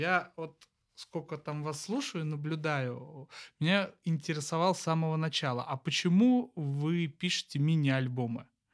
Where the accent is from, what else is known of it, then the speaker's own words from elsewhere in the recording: Kursk, Kursk Oblast, Russia; я родом из Курска, где Малевич 10 лет творил